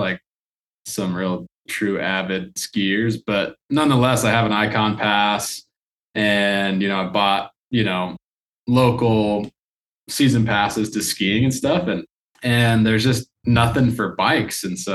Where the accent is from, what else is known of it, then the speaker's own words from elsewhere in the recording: Utah, United States; Obviously, I live in Utah, Salt Lake City, on the Wasatch Front here. And, you know, growing up in Utah, I was lucky enough to go to a nice school